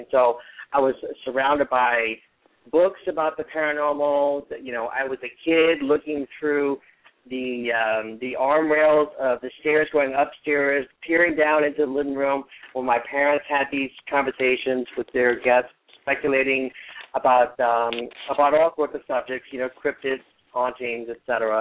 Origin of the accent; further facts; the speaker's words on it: New Orleans, Louisiana, United States; moved away as an adult; now in Hollywood, United States; And I moved to Hollywood from New Orleans, and once I got to Hollywood, I would go back to visit my parents, and it was on a return visit to New Orleans